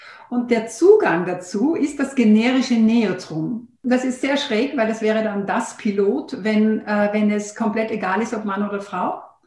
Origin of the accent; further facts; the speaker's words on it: Austria; das Magazin Training bei uns in Österreich hat das als erstes aufgegriffen